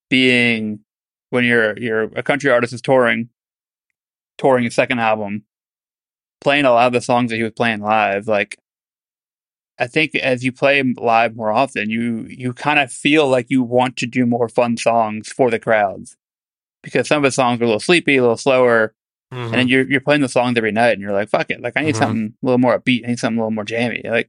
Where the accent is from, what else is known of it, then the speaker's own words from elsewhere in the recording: Northeast, United States; I feel like as a young kid growing up in the Northeast, yeah, you hear the song